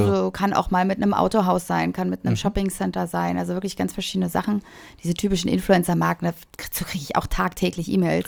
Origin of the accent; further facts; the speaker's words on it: Baltic coast, Germany; Und dann hatte ich auch ein bisschen Sehnsucht manchmal zu meiner Heimat und zur Ostsee.